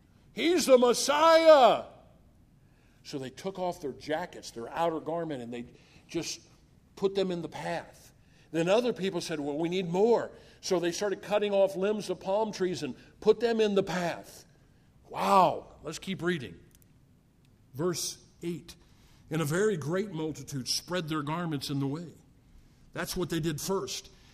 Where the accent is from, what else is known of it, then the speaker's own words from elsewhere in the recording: United States; You know, our problem is we grew up in America. Secondly, we grew up with sidewalks. I grew up on a farm.